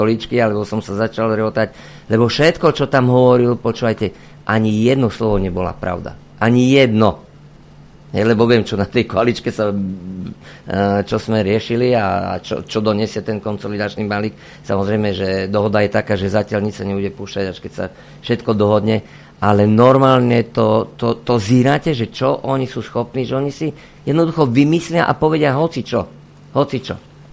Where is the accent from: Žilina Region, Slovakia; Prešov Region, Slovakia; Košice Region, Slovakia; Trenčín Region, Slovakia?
Prešov Region, Slovakia; Vranov nad Topľou; lebo ja som z Vranova na Topľov